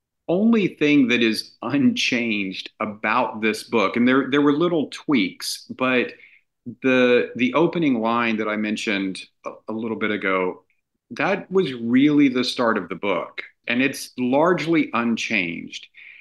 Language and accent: English; Corpus Christi, Texas, United States; Another aspect of this is that when I was growing up in Corpus and this thing was happening, we really got one story.